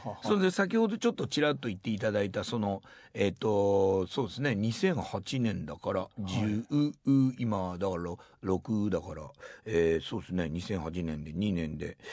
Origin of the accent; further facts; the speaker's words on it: Shimizu, Shizuoka, Japan; 僕の地元の静岡の清水、